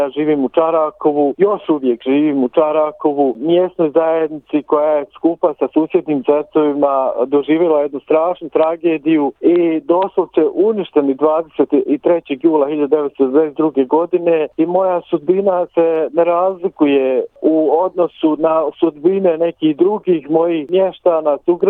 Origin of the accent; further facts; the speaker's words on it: Zecovi, Republika Srpska, Bosnia & Herzegovina; born there; sam rođen u Zecovima, u mjesec zajednici sa najvećim brojem ubijenih žena i djece